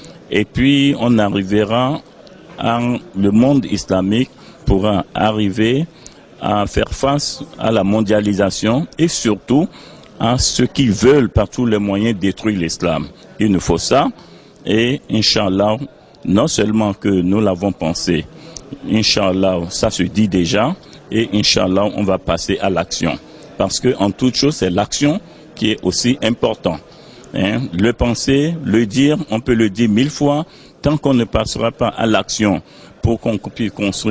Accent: Benin; je viens du Bénin

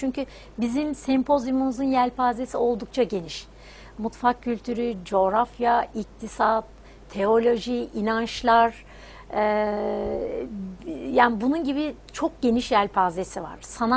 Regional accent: Üsküdar, Istanbul, Turkey; born there; ben İstanbul doğumluyum.

